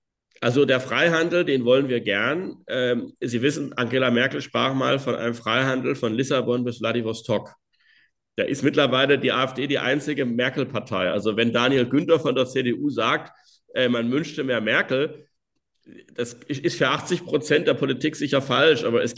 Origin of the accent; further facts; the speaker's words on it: Germany; Und eben als Teil einer Familie und als Deutscher. Verwurzelt in dem, was ich ererbt habe